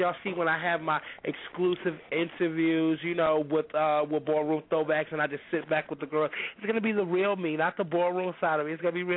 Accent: New York, United States; I'm a New Yorker. My family and everything is here, and this is where my mother's

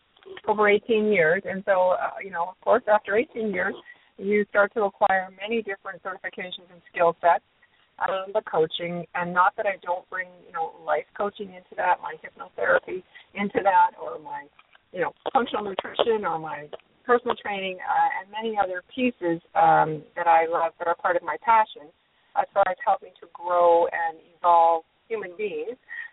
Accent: Calgary, Alberta, Canada; moved away as an adult; also born or lived in Dubai / Houston / Palm Beach, Florida; and now I'm back relocated, actually in my hometown, Calgary, Alberta, Canada. And, just getting reacclimated and repatriated back to Canada.

